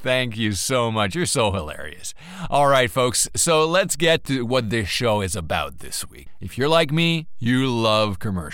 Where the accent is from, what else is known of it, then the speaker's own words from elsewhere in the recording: Canada; I live in Canada. I am in Montreal. I am Canadian.